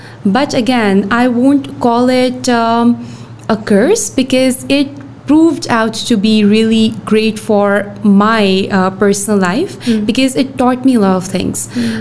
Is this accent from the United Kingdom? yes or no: no; Pakistan; So I was born in Pakistan. And when you talk about raised, I was raised in almost every city of Pakistan.